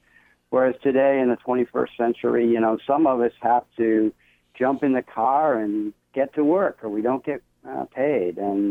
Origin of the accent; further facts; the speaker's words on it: Middleton, New Hampshire, United States; I'm the school district moderator in my hometown of Middleton